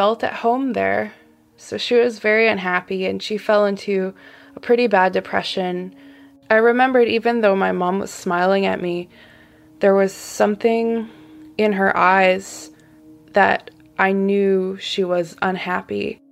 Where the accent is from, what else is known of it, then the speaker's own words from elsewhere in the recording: Quebec City, Quebec, Canada; born there; first language French; English is a second language; I was born in Quebec City. My first language was French. It wasn't a super rich part of the city.